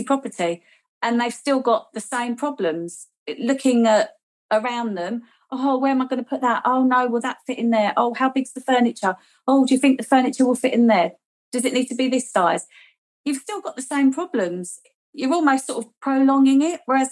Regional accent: London, United Kingdom; now in Kent, United Kingdom; I'm in Kent. I'm from London. I'm in Kent

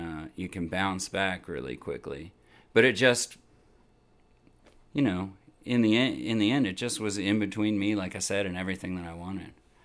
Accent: Austin, Texas, United States; Yeah, I'm from Austin. I was born here, I think when I was born in Brackenridge. My folks lived up off Airport.

